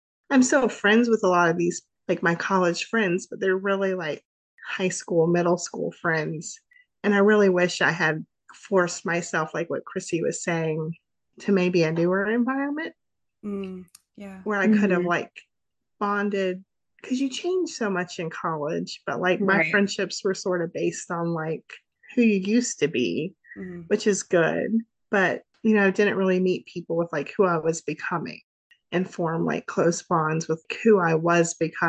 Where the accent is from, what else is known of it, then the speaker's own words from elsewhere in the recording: Raleigh, North Carolina, United States; Yeah, I went on to college and I'm from Raleigh. I grew up here and I went to NC State.